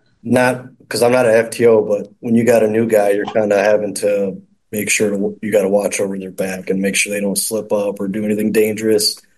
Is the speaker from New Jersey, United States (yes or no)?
no; Aurora, Illinois, United States; I did work a lot in Aurora. I grew up in Aurora, so I knew Aurora a lot.